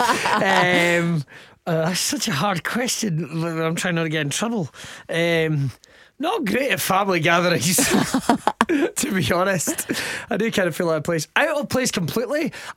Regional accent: Scotland, United Kingdom; despite the fact we're both from Scotland.

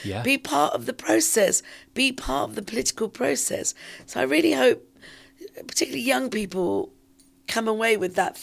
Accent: London, United Kingdom; some of this was happening here in London, in my hometown.

